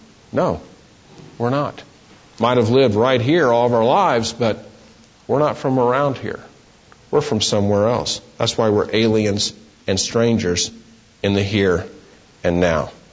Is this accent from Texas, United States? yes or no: yes; Texas, United States; also born or lived in New Jersey; When I lived in New Jersey, and people found out that I was from Texas, I was always hearing, "Oh, you're from Texas. No, you talk funny.